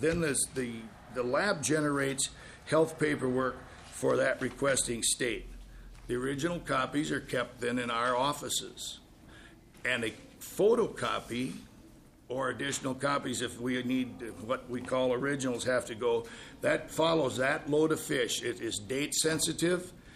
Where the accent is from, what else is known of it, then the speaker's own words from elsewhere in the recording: Ellendale, Minnesota, United States; I'm from Ellendale, Minnesota.